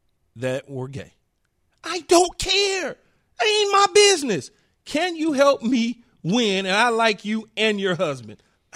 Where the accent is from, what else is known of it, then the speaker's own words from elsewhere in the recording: Los Angeles, California, United States; And so, you know, as growing up in South Central LA, being around or seeing gay people was different.